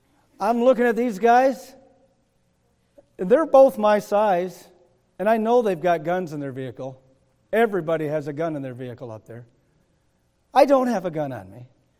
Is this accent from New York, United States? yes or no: no; Kingsley, Michigan, United States; I'm 19 years old. I'm from Kingsley.